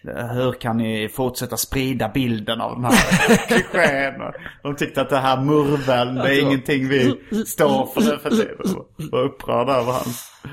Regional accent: Hjärup, Skåne, Sweden; Men jag kommer ihåg på, när jag var liten, växte upp i Hjärup.

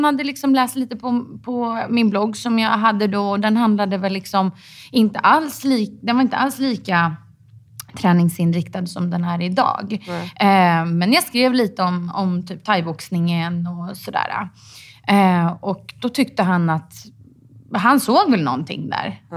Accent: Stockholm, Stockholm County, Sweden; Jag är från Stockholm.

